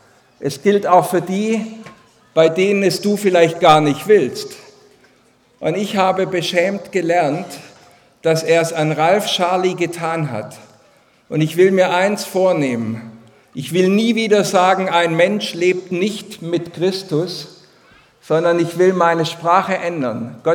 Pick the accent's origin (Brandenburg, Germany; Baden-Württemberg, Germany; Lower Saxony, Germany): Baden-Württemberg, Germany; Strümpfelbach; Dann sagt er, er kommt aus Strümpfelbach. Der Name ist nicht so wichtig, aber da bin ich nun mal geboren.